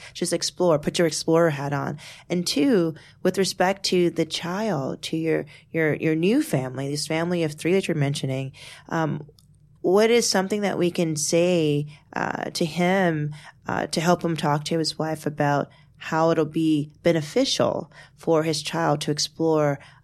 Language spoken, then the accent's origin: English; Washington, District of Columbia, United States; now in New York, United States; I'm from Washington, D.C. originally. I'm not from New York originally.